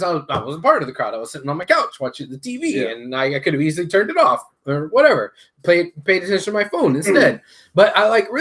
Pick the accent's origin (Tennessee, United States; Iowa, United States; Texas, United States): Texas, United States; Houston; I know I'm from Houston, so I was supposed to like Shipley's better than I like Krispy Kreme.